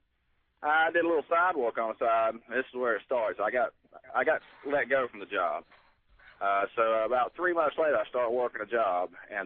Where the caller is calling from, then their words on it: Raleigh, North Carolina, United States; Hey, out to, near Raleigh, North Carolina.